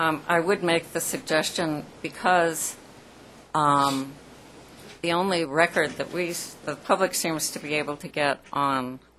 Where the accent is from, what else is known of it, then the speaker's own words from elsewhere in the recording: Boulder, Colorado, United States; I'm from Boulder, Colorado, and I'm with Coloradans for Voting Integrity.